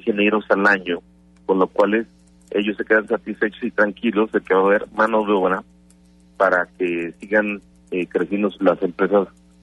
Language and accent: Spanish; Querétaro, Mexico; Esto pues lo tiene con muy buena idea de lo que somos los queretanos